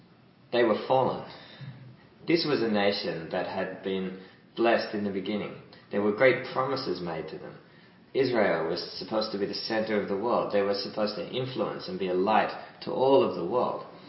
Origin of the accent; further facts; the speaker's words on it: Australia; I grew up in Australia, we celebrated Christmas every year